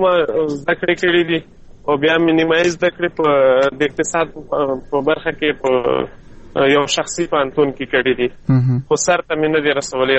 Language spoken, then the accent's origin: Pashto; Mandozai, Khost, Afghanistan; now in Saudi Arabia; زه د خوست مندوزۍ ولسوالۍ یم د خان کلي د شبوخیل اوسېدونکی یم.